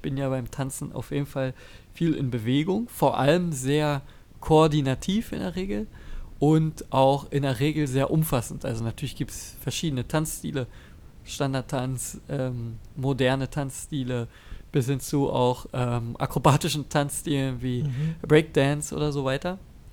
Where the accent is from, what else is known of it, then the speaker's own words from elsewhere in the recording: Berlin, Germany; hab mich ja gerade schon gehört, komme auch aus Berlin.